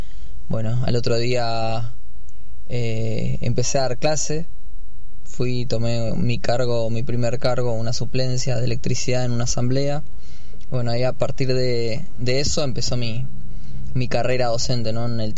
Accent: Bariloche, Río Negro, Argentina; Soy nacido y criado acá en Bariloche. Hice mi primaria en la escuela Techo Amarillo, el colegio 328. Luego hice la secundaria en el SEM 51, Escuela Técnica Jorge Newbery.

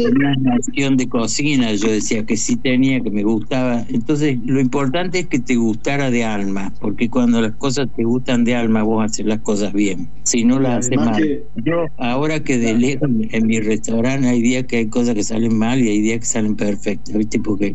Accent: Córdoba, Argentina; yo vivía en Córdoba, soy cordobés

